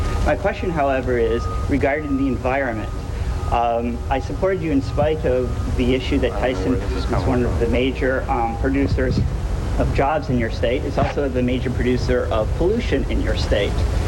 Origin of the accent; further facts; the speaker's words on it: Redwood City, California, United States; I'm from Redwood City, California.